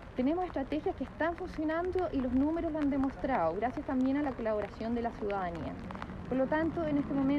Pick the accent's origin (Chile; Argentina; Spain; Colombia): Chile; Maule; seguir colaborando al país desde mi tierra, que es Maule Sur.